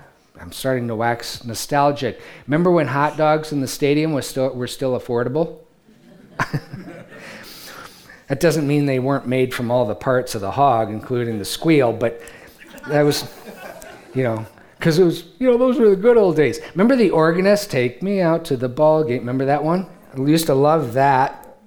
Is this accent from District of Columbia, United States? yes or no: no; Detroit, Michigan, United States; I'm from Detroit, Rick. Remember that.